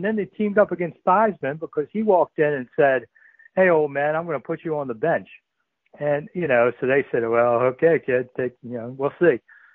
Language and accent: English; Washington, United States; I grew up in Washington, is I got to meet all these guys